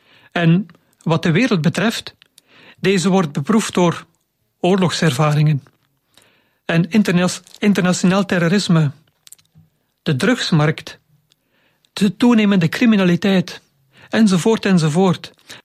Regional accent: Dendermonde, East Flanders, Belgium; born there; Ik ben geboren in Dendermonde en ben priester van de geestelijke familie Het Werk.

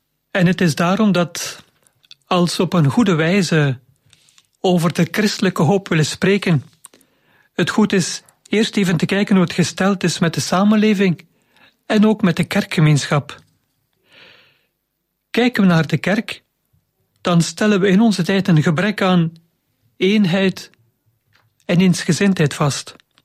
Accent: Dendermonde, East Flanders, Belgium; born there; Ik ben geboren in Dendermonde en ben priester van de geestelijke familie Het Werk.

